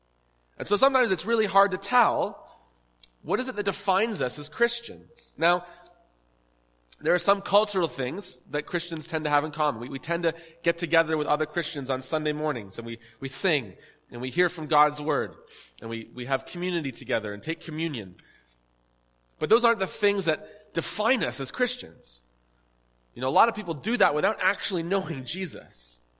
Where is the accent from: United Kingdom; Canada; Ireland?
Canada; accent: Canadian; also born or lived in United States; I purposefully tried to change my accent back to being Canadian. I'd lived in the States long enough